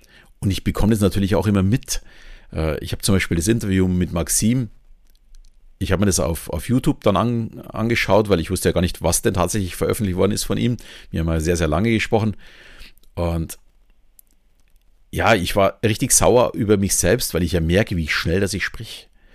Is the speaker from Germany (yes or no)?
yes; Southern Germany, Germany; accent: Southern German; Wenn ich zu schnell spreche oder zu viele Buchstaben verschlucke und meinen süddeutschen Akzent jemand nicht mag